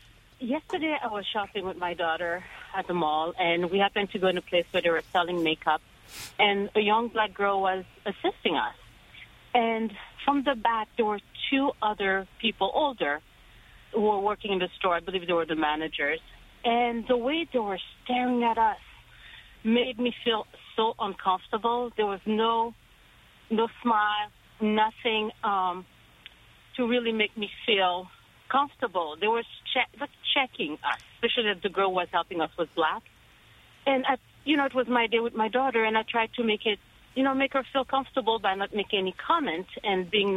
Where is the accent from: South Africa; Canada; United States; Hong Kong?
Canada; Oh, I'm Haitian. I'm black. All and right. I was raised in Canada.